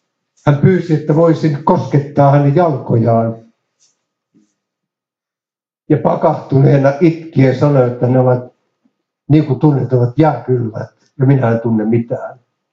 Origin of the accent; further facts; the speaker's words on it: Ylistaro, South Ostrobothnia, Finland; born there; minun synnyin paikkakunnallani Ylistarossa